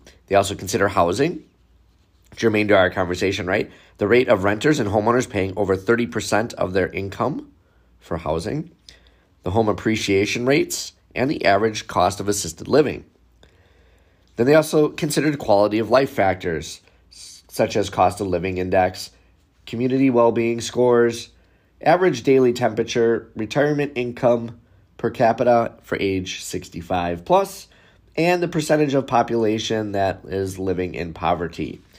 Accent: Wisconsin, United States; And then fifth on the list, this was kind of surprising to me, Wisconsin. My home state.

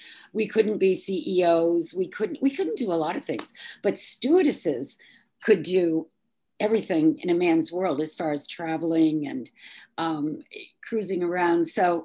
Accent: Westport, Massachusetts, United States; I'm from Westport, Massachusetts, and I was born the same year as our president, Donald Trump. I was born in 1946.

